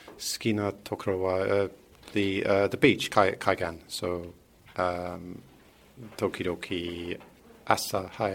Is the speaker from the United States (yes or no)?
no; London, United Kingdom; Japanese is a second language; now in Japan; イギリス出身です。